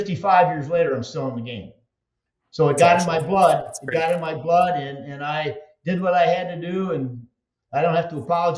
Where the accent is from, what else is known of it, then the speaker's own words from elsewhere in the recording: Michigan, United States; I just did an appearance in my up in Michigan in my home state.